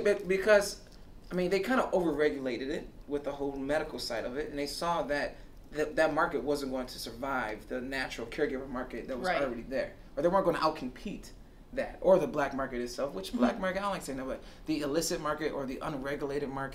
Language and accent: English; Ypsilanti, Michigan, United States; Yactown. I grew up in Yactown.